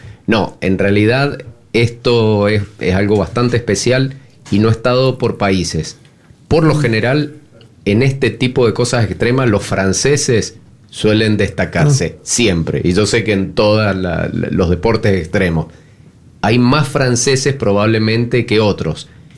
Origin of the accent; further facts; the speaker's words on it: Mendoza, Argentina; Y para mí un sueño como mendocino y como amante del descenso y el mountain bike